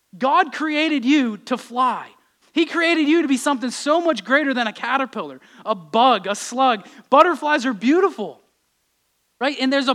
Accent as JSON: {"language": "English", "town": "Pittsburgh", "region": "Pennsylvania", "country": "United States", "tie": "born or raised there", "said": "I grew up in Pittsburgh. Everybody does the same things."}